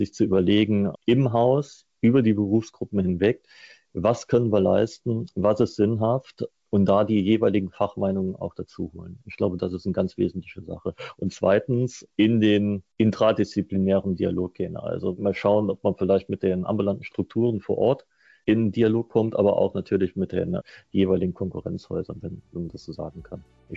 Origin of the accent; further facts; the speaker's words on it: Rhineland-Palatinate, Germany; Ich komme ja aus Rheinland-Pfalz